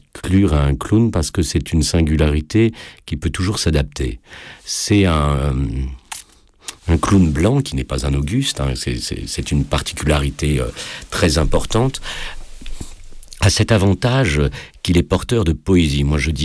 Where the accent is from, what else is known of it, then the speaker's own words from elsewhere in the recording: Réunion, France; lorsque je suis retourné sur l'île de mon enfance à La Réunion.